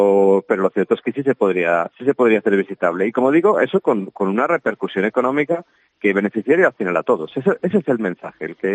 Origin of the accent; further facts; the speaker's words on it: Zamora, Castile and León, Spain; a lugares que muy poca gente conoce dentro de Zamora, y eso que somos de Zamora